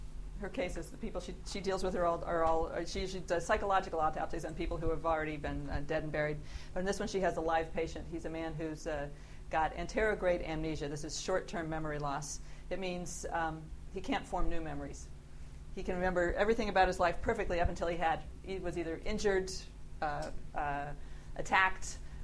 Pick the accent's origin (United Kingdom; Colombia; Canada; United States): United States; I'm an American. I'm living here.